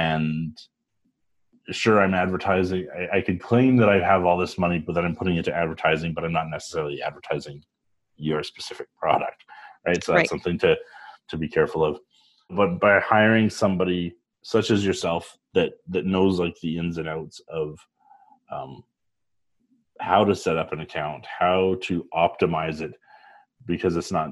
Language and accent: English; Edmonton, Alberta, Canada; now in Calgary, Canada; I'm from the bad one, from Edmonton. But you know what? I have the most of my life I've been in Calgary.